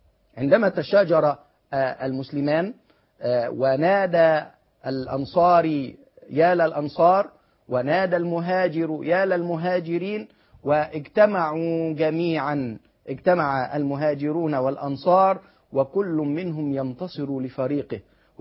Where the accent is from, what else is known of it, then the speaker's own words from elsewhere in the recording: Egypt; وفي بلدنا مصر،